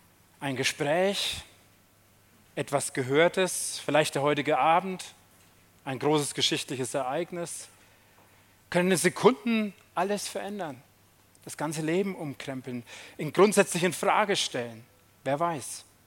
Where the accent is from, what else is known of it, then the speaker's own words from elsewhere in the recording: Schweinfurt, Bavaria, Germany; meine Kindheit und Jugendzeit in Schweinfurt, 55 Kilometer von hier entfernt, als Baby da geboren, Erstgeborener, dann ist ein Bruder noch dazugekommen, 3 Jahre später, der Andi. Dann bin ich da zur Schule gegangen, viele Freunde gehabt, in so einem Wohnblock gelebt